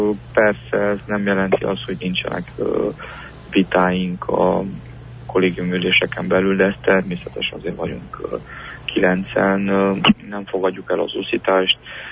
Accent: Transylvania, Romania; Mi itt, mint erdélyi magyarság, fontos nekünk a versenyképesség

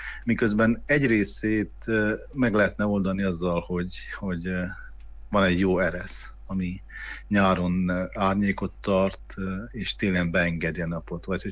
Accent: Székely Land, Romania; és mi vagyunk, székelyek vagyunk. Tehát ha mondjuk egy olyan vidéken lakok, Székelyföldön, ahol évszázadokig fából építkeznek

